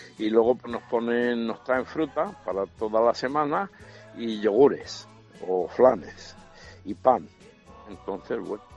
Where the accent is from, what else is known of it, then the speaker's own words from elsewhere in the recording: Ávila, Castile and León, Spain; yo soy de Ávila y bueno, pues nací, claro, en el siglo pasado, en los 73